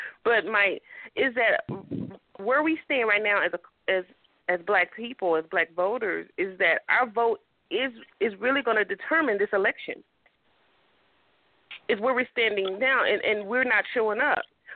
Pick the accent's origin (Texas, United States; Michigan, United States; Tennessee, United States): Texas, United States; Dallas; because I was born and raised in Dallas, Texas, where you could find a little bit more diversity